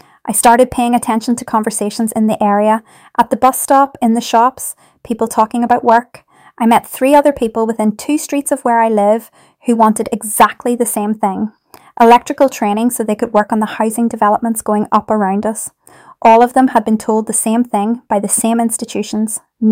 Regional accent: Barking, London, United Kingdom; I grew up in Barking watching my dad build things.

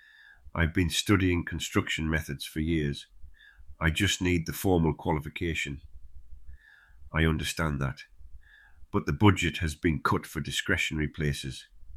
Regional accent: Wallsend, North East England, United Kingdom; I grew up in Wallsend, watching Dad's crew put up houses across Newcastle. Left school at 16 to work alongside him, learning the trade the old way.

